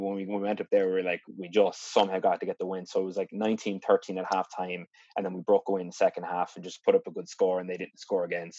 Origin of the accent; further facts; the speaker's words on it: Ireland; I'm playing American football, the only player from Ireland in Lapland